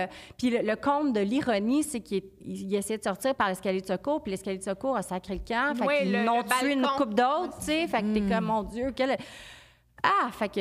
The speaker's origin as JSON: {"language": "French", "region": "Quebec", "country": "Canada", "said": "Probablement, parce que je viens d'Abitibi"}